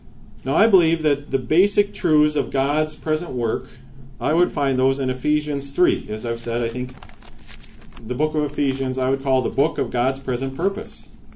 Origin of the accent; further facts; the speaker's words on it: Minnesota, United States; Just like I'd be designated as being a Minnesotan.